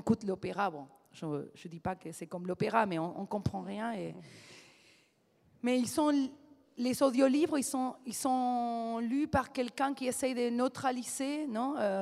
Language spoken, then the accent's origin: French; Buenos Aires, Argentina; French is a second language; moved away as an adult; now in France; Comme je suis argentine, je suis née à Buenos Aires, j'ai vécu presque 30 ans et le reste de ma vie en France.